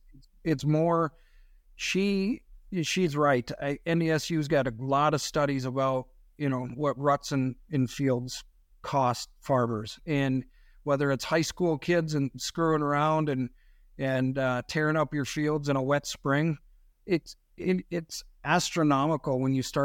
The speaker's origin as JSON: {"language": "English", "town": "Devils Lake", "region": "North Dakota", "country": "United States", "tie": "born or raised there", "said": "We grew up in Devil's Lake, the two of us, and we hunted just like you guys, and friends with farmers, friends with hunters."}